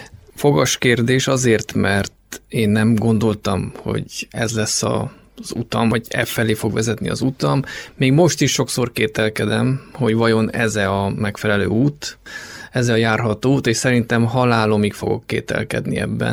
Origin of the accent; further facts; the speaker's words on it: Csíkszentdomokos, Harghita, Romania; tehát hogy egy olyan közösség, egy vidéki közösség, Csíkszentdomokos, az egy olyan közösség, ahol élet